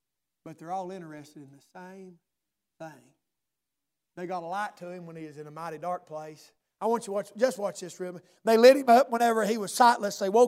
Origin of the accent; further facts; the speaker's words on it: United States; I'm from Scott County, and I understand that probably some of what the words I understand don't mean the same.